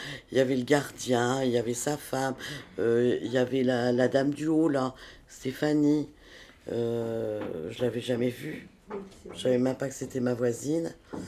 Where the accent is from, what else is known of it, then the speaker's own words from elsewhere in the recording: France; Pourtant, je suis française.